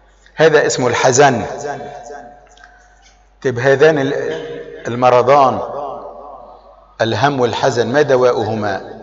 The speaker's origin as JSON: {"language": "Arabic", "country": "Lebanon", "said": "نضرب مثلا عندنا في لبنان، إنسان منا بيكون في لبنان"}